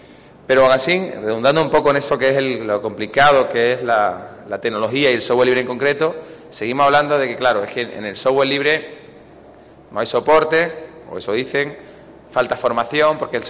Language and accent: Spanish; Andalusia, Spain; el ejemplo más claro es de donde yo vengo, en Andalucía